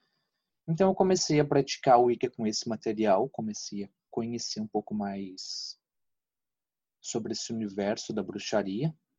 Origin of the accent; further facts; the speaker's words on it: Aparecida, São Paulo, Brazil; born there; Eu nasci em Aparecida, né, uma cidade extremamente religiosa. Tive uma educação muito católica.